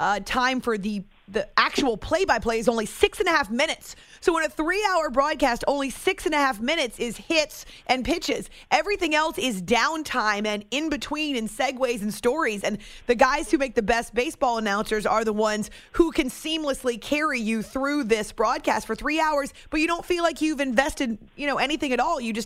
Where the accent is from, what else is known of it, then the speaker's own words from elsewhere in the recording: New Hampshire, United States; Growing up in New Hampshire, that's why I do sports radio, is because I absolutely adored their calls and listening to them